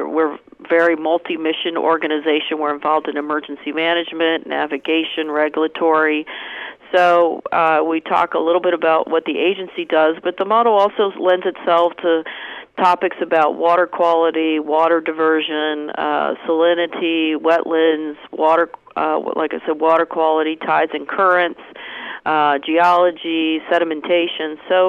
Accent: East Coast, United States; now in California, United States; Well, I grew up on the East Coast, and I went to Maine and got a forestry degree

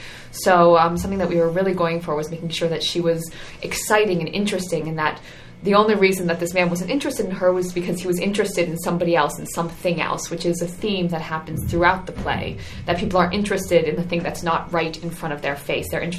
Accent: Lucas Valley, California, United States; Yes, I was. I grew up actually in Lucas Valley with my family and went to St. Mark's School when I was young, and then I went to Branson for high school.

